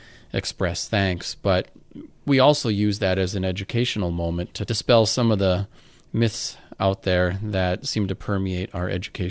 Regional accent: Leech Lake, Minnesota, United States; Ojibwe, as do many people at Leech Lake, where I'm from.

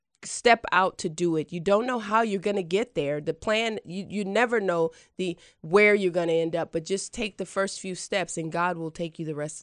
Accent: Oakland, California, United States; I grew up in Oakland. I grew up in the projects as well. I didn't have any connections in Hollywood.

